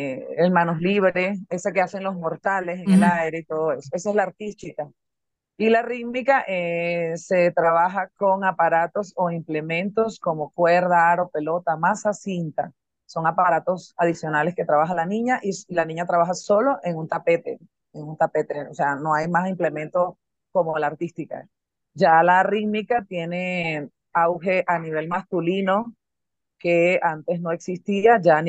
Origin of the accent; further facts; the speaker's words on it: Venezuela; Ok, yo fui gimnasta, yo soy venezolana.